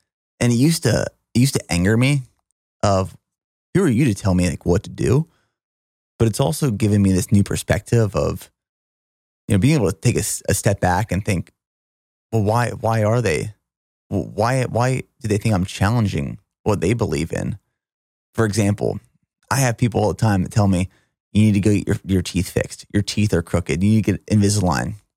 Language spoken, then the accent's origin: English; Pennsylvania, United States; also born or lived in Georgia; Grew up in Pennsylvania. Then I spent a year in Georgia. When I moved from Pennsylvania to Georgia, that was my first like realization of this hospitality, this Southern hospitality, it's a real thing.